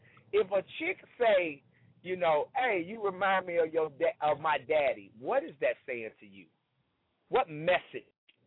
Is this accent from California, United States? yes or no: no; St. Louis, Missouri, United States; And I want all of Chicago, because I'm from St. Louis, I want all Chicago to come out and show their boy love.